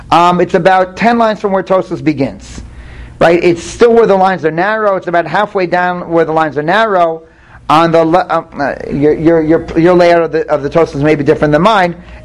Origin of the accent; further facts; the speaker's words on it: New Jersey, United States; I grew up in Jersey.